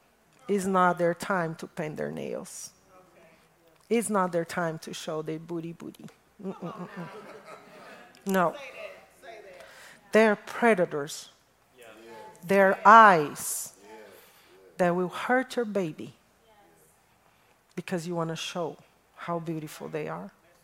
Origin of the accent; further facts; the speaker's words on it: Brazil; English is a second language; When I was growing up in Brazil, rules and expectations were completely different than now.